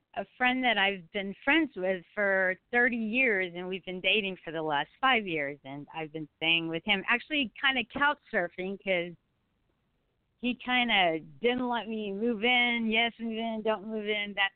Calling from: Texas, United States

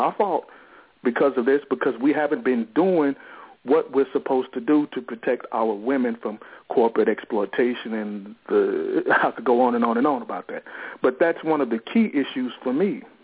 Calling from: Houston, Texas, United States; But anyway … I'm calling from Houston, Texas.

